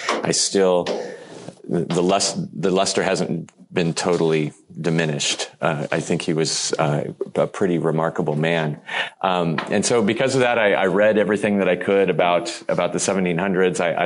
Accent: United States; Here in the 21st century, and I'm really grateful that I live in America. I love being an American.

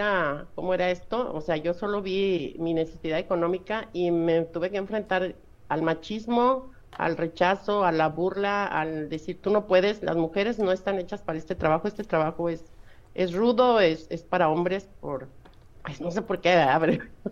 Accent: Durango, Mexico; now in Nuevo Laredo, Mexico; soy originaria de Durango y llegué a la ciudad de Nuevo Laredo

